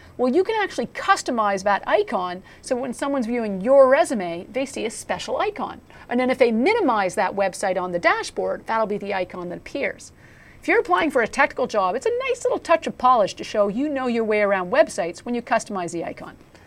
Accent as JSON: {"language": "English", "country": "Canada", "said": "I've got a nice little maple leaf to highlight I'm a Canadian."}